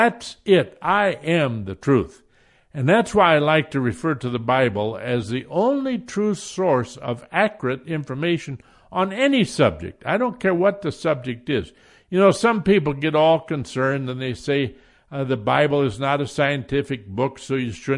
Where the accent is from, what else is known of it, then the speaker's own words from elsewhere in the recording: Iowa, United States; I know in Iowa, growing up in Iowa